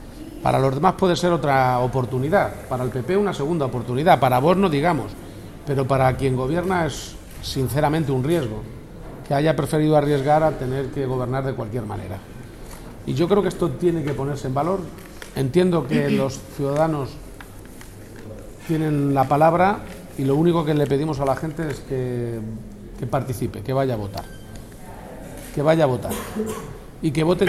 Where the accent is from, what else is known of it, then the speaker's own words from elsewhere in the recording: Spain; Y que tanto nos ofenden como españoles